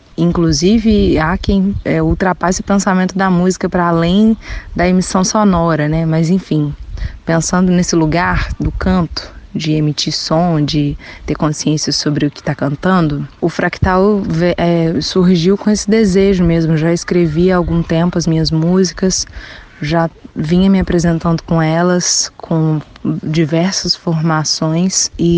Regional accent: Sabará, Minas Gerais, Brazil; Eu sou de Sabará, é uma cidade na região metropolitana de Belo Horizonte, né, mas... apesar de estar muito próxima, assim, da capital, é uma cidade bem antiga.

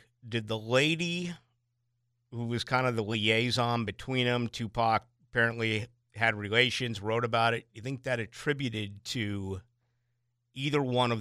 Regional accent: Boston, Massachusetts, United States; My hometown in Boston, they'll come back as long as they win.

